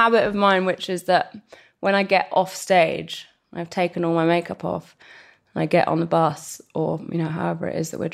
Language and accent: English; London, United Kingdom; And also growing up in West London as well